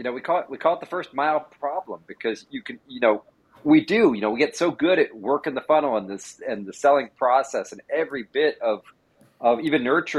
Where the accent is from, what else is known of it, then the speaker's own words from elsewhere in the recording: San Diego, California, United States; now in Bay Area, United States; Gosh, I'm a California boy. I grew up in San Diego